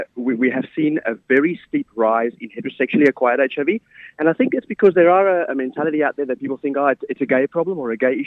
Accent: Victoria, Australia; So I'm from Victoria.

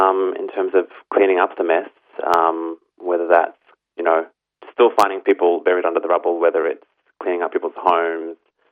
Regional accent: Australia; I was born in Australia, born and raised, but my folks moved here in the 70s, in the early stages of the Civil War.

